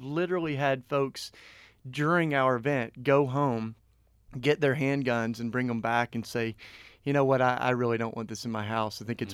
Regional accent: Tennessee, United States; I grew up with guns. I grew up in East Tennessee.

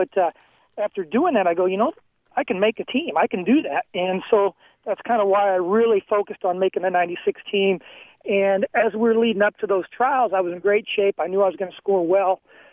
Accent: Panora, Iowa, United States; growing up in Panora, where I was kind of asked to do all the different sports, really prepared me to be a decathlete.

